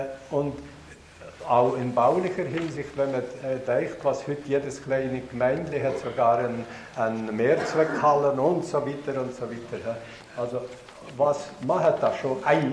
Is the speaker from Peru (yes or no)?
no; Valais, Switzerland; Also, ich bin ein Walliser, der wohl in der Fremde verwurzelt ist, aber das Herz ist daheim geblieben.